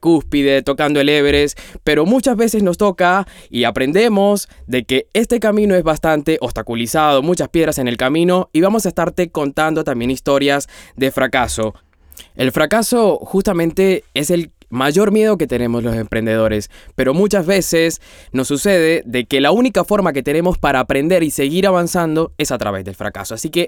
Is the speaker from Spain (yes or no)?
no; Colombia; now in Buenos Aires, Argentina; voy a estarlos acompañando en cada entrega de Nego. Soy colombiano, de 32 años, actualmente vivo en Argentina, en Buenos Aires.